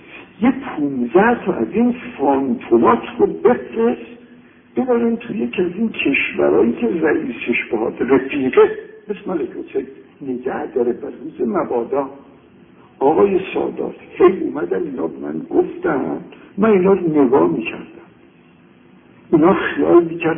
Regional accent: Tehran, Tehran Province, Iran; من بچه تهرانم، سنم از همه شما بیشتره

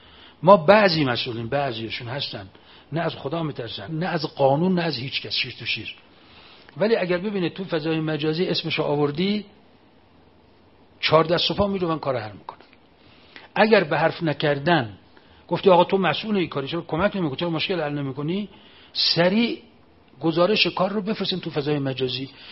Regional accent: Mashhad, Razavi Khorasan, Iran; این خاکریز سمت راست ما بچه های تیپ جواد العمه علیه السلام بودن، مال شهر خودمون مشهد.

